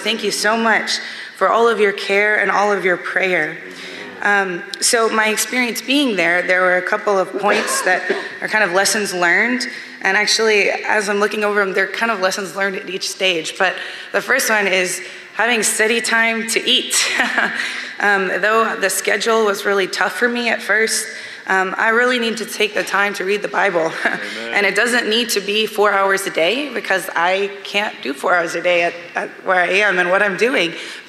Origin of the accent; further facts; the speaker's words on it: Baton Rouge, Louisiana, United States; now in Berlin, Delaware, United States; I'm originally from Baton Rouge, but now I'm studying in Berlin, Germany.